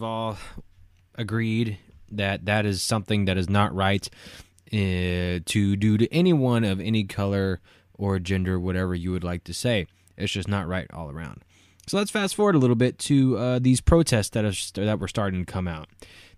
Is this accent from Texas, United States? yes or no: yes; Brenham, Texas, United States; protests have came down to my hometown of Brenham, Texas.